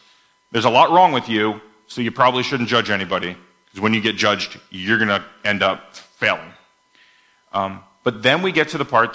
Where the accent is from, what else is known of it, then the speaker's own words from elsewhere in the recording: United States; I had an analogy here that might only work because I'm an American